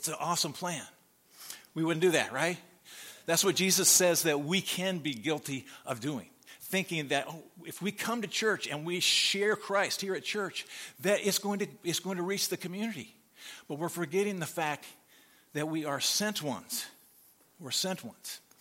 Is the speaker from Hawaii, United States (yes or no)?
no; Nebraska, United States; I grew up in Nebraska, and in the capital of Nebraska, there's a real tall building.